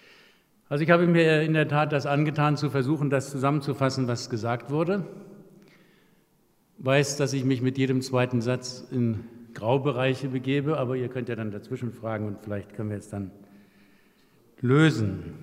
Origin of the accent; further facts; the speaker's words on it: Northern Germany, Germany; now in Vienna, Austria; Und bin dann vor 20 Jahren nach Wien gekommen. Ich komme aus Norddeutschland, mein Vater kam aus Schlesien, Mutter aus Pommern. Also ich habe einen altösterreichischen Hintergrund.